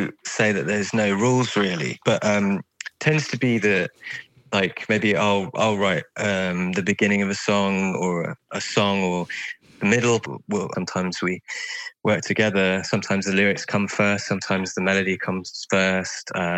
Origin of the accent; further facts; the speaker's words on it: Frome, South West England, United Kingdom; I'm from Somerset, which is southwest of England. So we're both sort of country boys, and Nunny is this little village near where I'm from. I'm from Frome, which is this market town in Somerset.